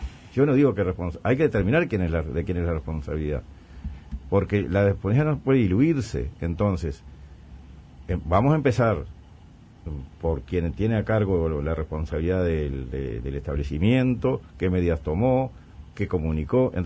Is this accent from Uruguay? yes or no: yes; Uruguay